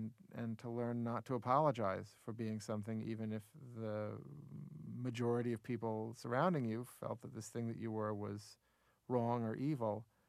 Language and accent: English; the South, United States; I sort of substituted it by being a Southerner.